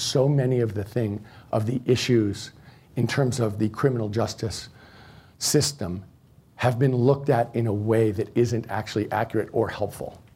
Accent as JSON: {"language": "English", "region": "California", "country": "United States", "said": "You know, California is very aggressive. I'm from California"}